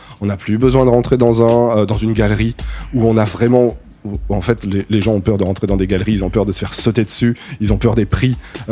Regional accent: Paris, Île-de-France, France; Je suis de Paris

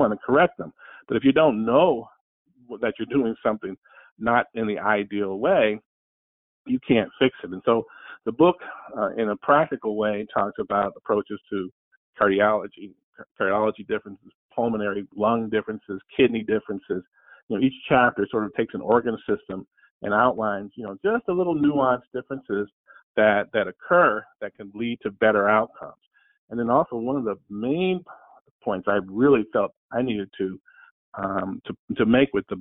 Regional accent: Cleveland, Ohio, United States; I always said I was going to come back to the urban neighborhood where I grew up in Cleveland

